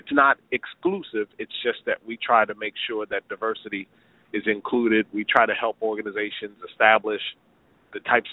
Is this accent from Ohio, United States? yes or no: yes; Ohio, United States; also born or lived in Broward County, United States; I was born in South Florida down in Broward County. I moved to Toledo, Ohio, because that's where my father was from. We moved to Columbus, Ohio.